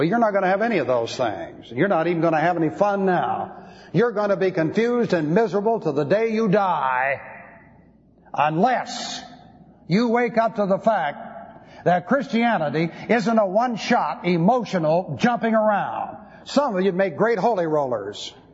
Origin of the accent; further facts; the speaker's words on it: Beverly Hills, California, United States; By the standards under which I grew up in Beverly Hills, that isn't dancing.